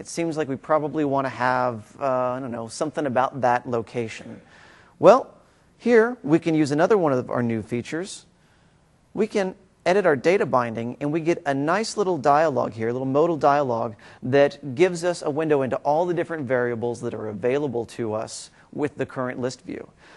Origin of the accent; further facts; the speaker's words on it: Gulf Breeze, Florida, United States; my hometown of Gulf Breeze, Florida has got a lot of water.